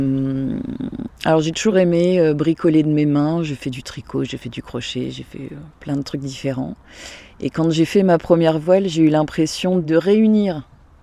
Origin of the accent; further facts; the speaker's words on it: Orléans, Centre-Val de Loire, France; moi j'ai toujours grandi en bord de Loire. À la base, je suis d'Orléans, de la campagne.